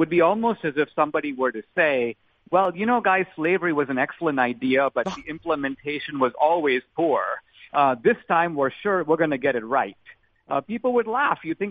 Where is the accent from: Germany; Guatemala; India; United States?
India; in India, my home country